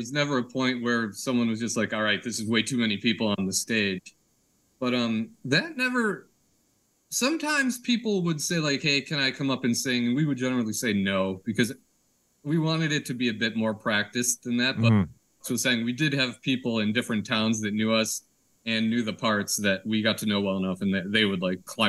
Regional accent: Buffalo, New York, United States; I'm from Buffalo originally

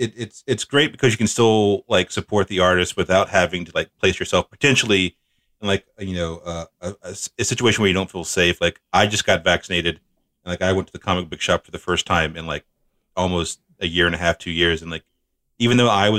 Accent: the South, United States; accent: Southern; Ignore my Comixology. Ignore my southern accent.

